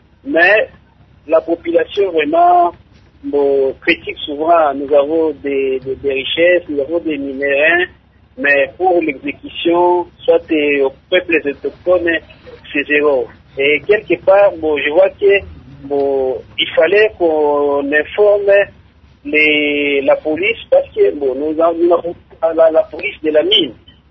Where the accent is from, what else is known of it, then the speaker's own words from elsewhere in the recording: South Kivu, DR Congo; moi je suis de Sud Kivu